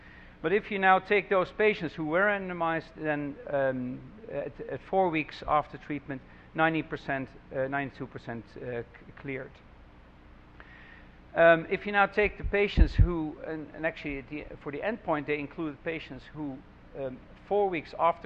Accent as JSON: {"language": "English", "town": "Rotterdam", "region": "South Holland", "country": "Netherlands", "said": "I'm from Rotterdam, Netherlands"}